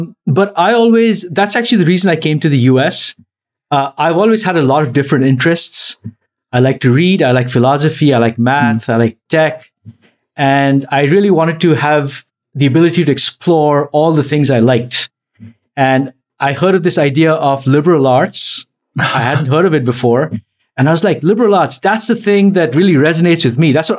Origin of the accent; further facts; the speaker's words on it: India; You know, I grew up in India